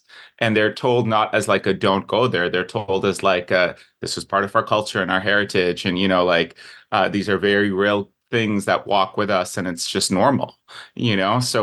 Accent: Pakistan; growing up in Pakistan, we also grow up learning about supernatural figures as just part of life.

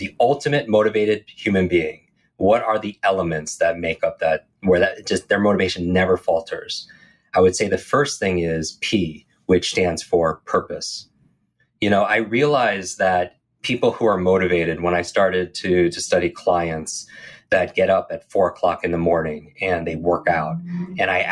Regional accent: Northeast, United States; I grew up in the Northeast. I despise the cold

